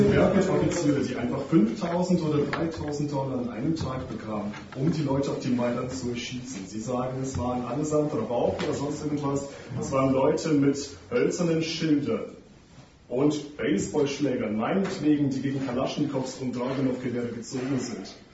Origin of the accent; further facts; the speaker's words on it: Ukraine; Ich komme aus der Ukraine. Ich studiere hier heute Wissenschaft